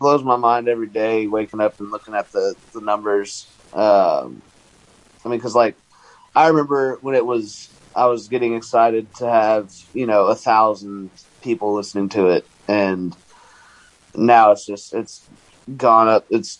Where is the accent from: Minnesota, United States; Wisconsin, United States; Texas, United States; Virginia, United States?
Texas, United States; Prosper; Yeah, I mean, I'm from Prosper, Texas. It used to be a little town. I grew up there whenever it was still tiny.